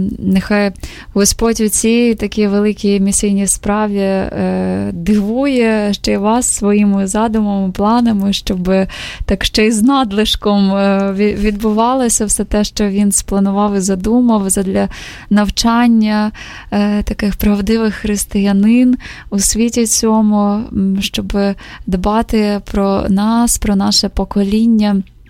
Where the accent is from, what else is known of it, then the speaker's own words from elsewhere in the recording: Zaporizhzhia, Zaporizhzhia Oblast, Ukraine; мої рідні в Запоріжжі та моє рідне місто